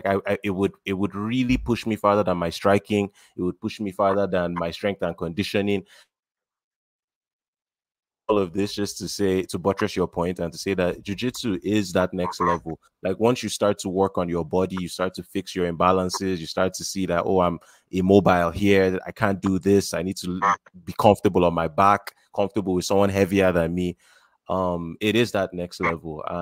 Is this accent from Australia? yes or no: no; Nigeria; because I'm a Nigerian and I struggle with all this stuff